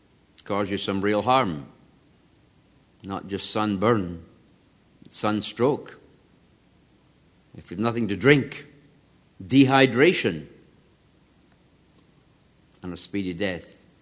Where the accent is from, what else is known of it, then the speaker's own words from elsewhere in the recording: Scotland, United Kingdom; When I was growing up in Scotland, we, as kids, played a board game, known as draughts.